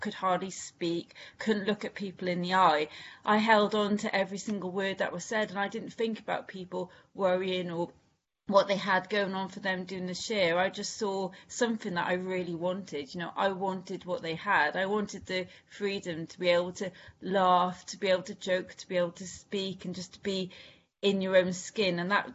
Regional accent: Wales, United Kingdom; accent: Welsh; So I don't know if you could tell, but my accent is I'm Welsh, so I'm originally from Wales. And I'm from a little village in Wales

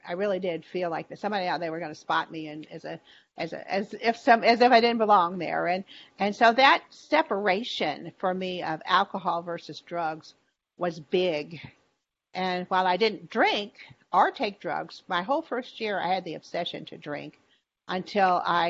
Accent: Kentucky, United States; I was from Kentucky, and I grew up poor

